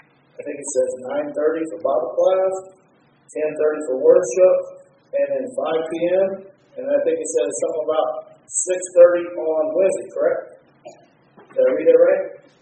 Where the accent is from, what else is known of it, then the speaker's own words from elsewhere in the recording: California, United States; the church I grew up in California used to do that.